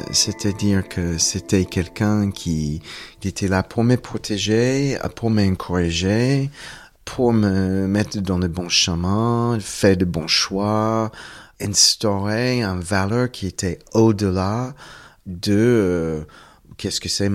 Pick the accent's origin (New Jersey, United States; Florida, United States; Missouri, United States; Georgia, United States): Georgia, United States; born there; French is a second language; Je suis né aux États-Unis, dans le sud, en Géorgie. Ça fait partie de qu'est-ce qu'on appelle the Bible Belt, le ceinture de Bible. Parce que notamment, il y a énormément de protestants, surtout le Southern Baptist Convention.